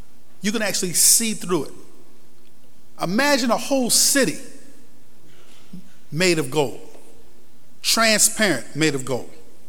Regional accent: Rochester, New York, United States; I'm from Rochester. When I hop on Interstate I-90, the first sign I see is a sign that says Rochester and Buffalo.

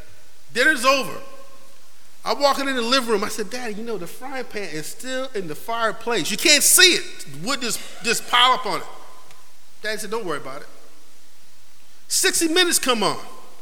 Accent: Rochester, United States; We had a fireplace in our house, still in the house I grew up in Rochester.

